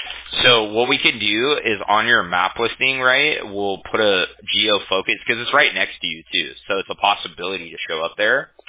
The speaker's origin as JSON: {"language": "English", "town": "Huntington Beach", "region": "California", "country": "United States", "said": "Fountain Valley, California. I'm from Huntington Beach, specifically."}